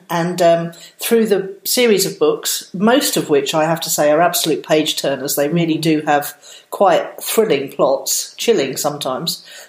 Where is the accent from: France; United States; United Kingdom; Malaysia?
United Kingdom; Brighton, South East England; it's set in Brighton, and I come from Shoreham, Worthing and Brighton.